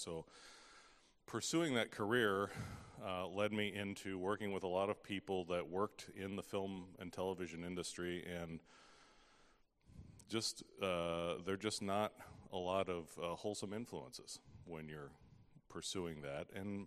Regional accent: Fort Wayne, Indiana, United States; And so growing up in Fort Wayne, Indiana in the 80s and early 90s, there wasn't a lot of opportunity to learn that.

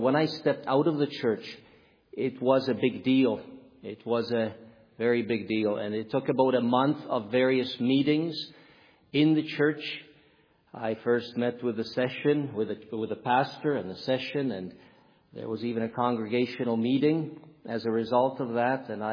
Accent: Canada; also born or lived in Czechoslovakia; in 1981, our family moved to Canada from Czechoslovakia. And so I spent most of my life in Canada. I grew up in Canada.

